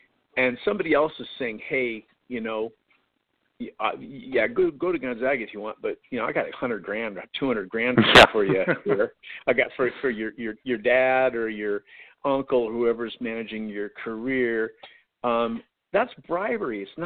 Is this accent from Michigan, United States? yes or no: no; Seattle, Washington, United States; when I was a kid growing up in Seattle